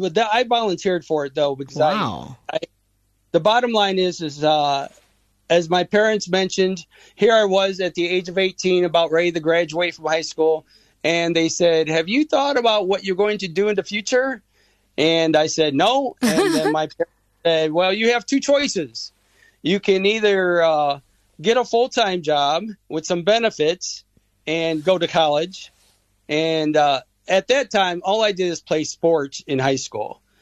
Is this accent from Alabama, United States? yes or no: no; El Paso, Texas, United States; Well, I'm from El Paso, Texas.